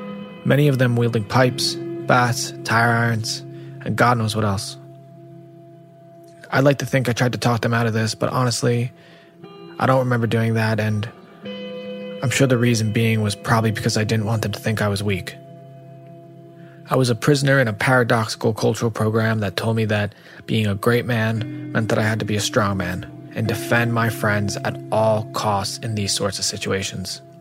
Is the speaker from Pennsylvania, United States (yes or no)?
no; Long Island, New York, United States; My fighting days culminated at the age of 19 in my hometown of Long Island, New York.